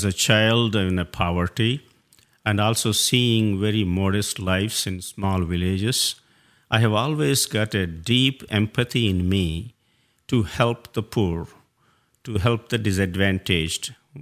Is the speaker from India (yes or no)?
yes; India; now in United States; Since I come from India as well as United States